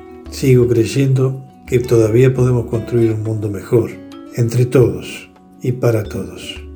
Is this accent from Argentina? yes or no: yes; San Antonio de Areco, Buenos Aires Province, Argentina; born there; resido en la Cordillera del Viento, en la Patagonia Norte, y aunque nací en San Antonio de Areco, en la Pampa Argentina, llegué aquí hace casi 4 décadas